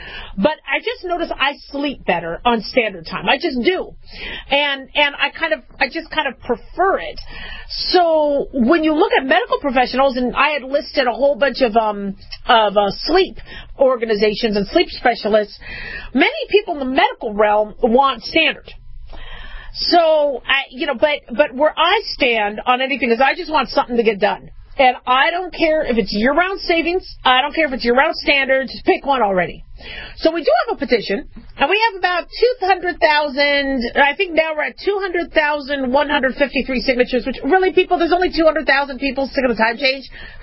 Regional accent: Arizona, United States; I grew up in Arizona. So we kind of didn't have to change our clocks all the time.

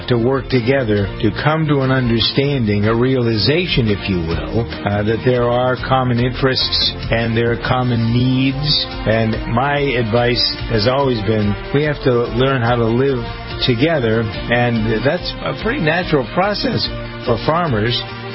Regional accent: Framingham, Massachusetts, United States; We have a situation in my hometown in Framingham, Mass.

